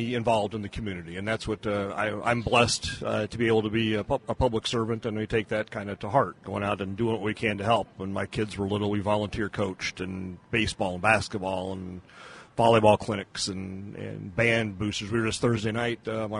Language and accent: English; United States; I'm proud to say that I'm from Knox County. It's a great thing.